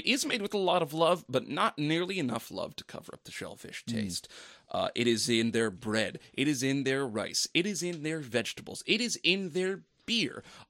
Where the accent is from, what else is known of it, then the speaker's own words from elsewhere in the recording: Massachusetts, United States; I felt very awkward because I said I'm from Massachusetts, so I'm not familiar with this hugging tradition.